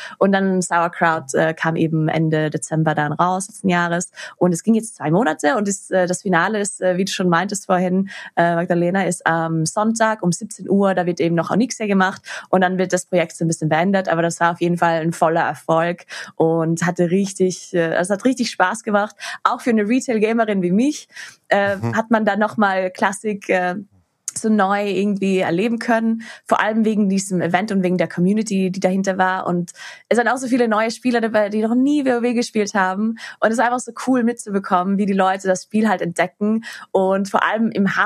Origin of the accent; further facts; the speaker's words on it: Trentino-Alto Adige, Italy; accent: South Tyrolean dialect; Vor allem auch, wenn ich Hochdeutsch rede, weil normal habe ich einen Dialekt. Ich bin aus Südtirol eigentlich. Und ich habe einen krassen Dialekt. Und ja, wenn ich dann Hochdeutsch rede, muss ich mich echt konzentrieren.